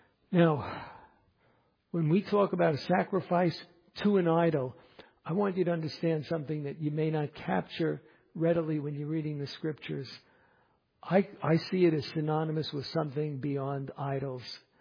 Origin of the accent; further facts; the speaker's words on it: New York City, New York, United States; When I grew up in the Bronx, there was something that both fascinated me as well as terrified me.